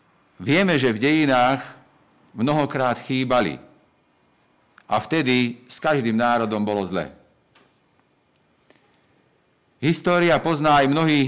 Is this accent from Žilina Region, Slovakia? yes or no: yes; Žilina Region, Slovakia; moved away as an adult; now in Lučenec, Slovakia; Keď som sa sťahoval z Oravy do Lučenca, keď som sa oženil, tak tiež som nevedel, čo ma čaká.